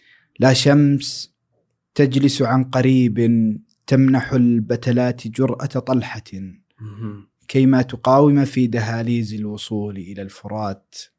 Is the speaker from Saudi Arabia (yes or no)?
yes; Ha'il, Ha'il Province, Saudi Arabia; حائل جزء لا يتجزأ من شخصيتي. في طريقة كلامي، في أسلوبي مع الناس